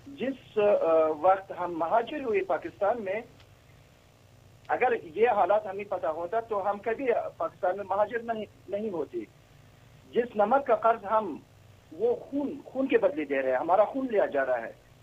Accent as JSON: {"language": "Urdu", "country": "Afghanistan", "also_born_or_lived": "Pakistan", "said": "پچھلے تقریباً 10-12 سال پاکستان میں رہ چکا ہوں، اور وہاں پہ میں نے تعلیم بھی حاصل کی ہے، میٹرک پاس میں نے پاکستان میں کی ہے، لیکن آج ایک افغان ہونے کے ناطے"}